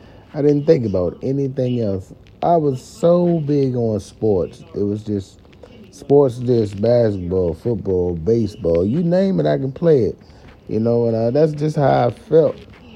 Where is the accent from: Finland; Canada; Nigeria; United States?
United States; Maryland; now in London, United States; I currently live in London, Ohio. I am originally from Maryland.